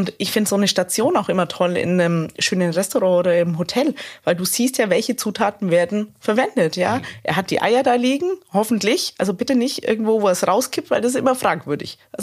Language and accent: German; Slovenia; Und das ist für mich auch so ein bisschen Kindheit. Bei uns in Slowenien gab es auch immer Rührei zum Frühstück.